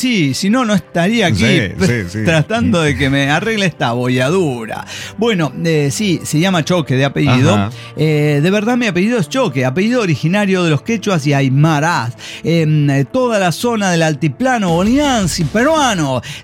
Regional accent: Encarnación, Itapúa, Paraguay; el chapista de vehículos de Monte Grande, Buenos Aires, Argentina. Y en realidad nacido en Encarnación del Paraguay.

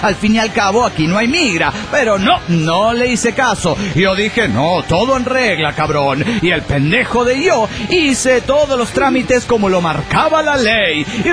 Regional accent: Mexico; Soy un mexicano muy decepcionado del sistema que tenemos en la hermana república de la trans y la corrupción. Estuve por muchos años viviendo fuera de México

